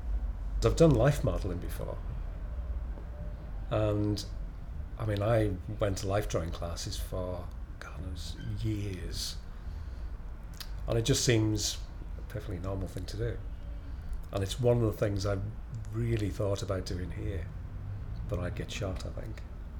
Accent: Wrexham, Wales, United Kingdom; I'm 56 years old. I'm from Wrexham in North Wales.

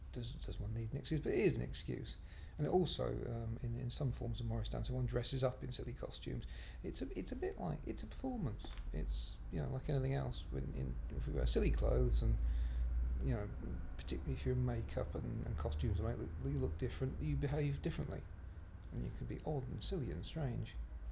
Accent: Bedford, East of England, United Kingdom; also born or lived in Wales; I grew up in Bedford and was there for the best part of 18 years and went off to university in Wales

